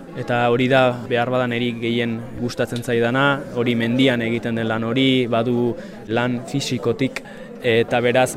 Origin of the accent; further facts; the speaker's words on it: Tolosa, Basque Country, Spain; born there; now in Baztan, Spain; jaiotzez Tolosarra naiz, eta ja bada 10kada bat edo pixkat gehiago, baztanen 60tan bizi naizela, beraz, ba, nafartua.